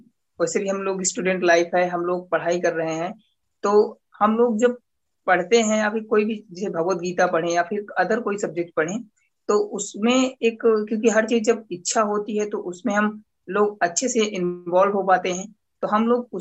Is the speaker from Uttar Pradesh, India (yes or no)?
yes; Pratapgarh, Uttar Pradesh, India; मैं यूपी प्रतापगढ़ से हूँ।